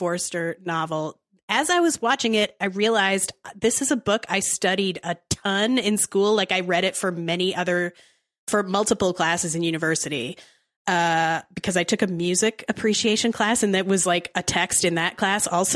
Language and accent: English; England, United Kingdom; Oh, I'm English to the backbone.